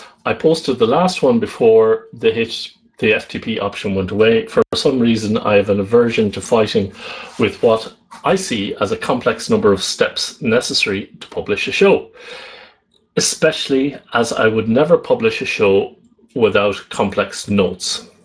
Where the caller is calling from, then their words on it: Netherlands; And I'm calling in from the Netherlands.